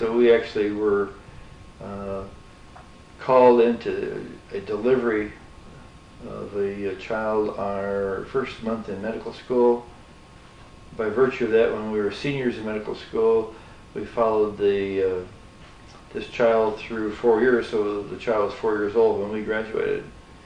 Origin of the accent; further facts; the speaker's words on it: Rochester, New York, United States; also born or lived in Speedway, Indianapolis, Indiana; And we moved from Speedway, Indianapolis, to Rochester, New York. I had started Cub Scouts in Indiana. When we moved to Rochester, New York, I went to high school at Brighton High School in Rochester, New York